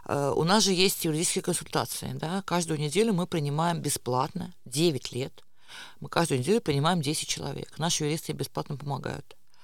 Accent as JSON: {"language": "Russian", "country": "Estonia", "said": "я русскоязычный политик из Эстонии"}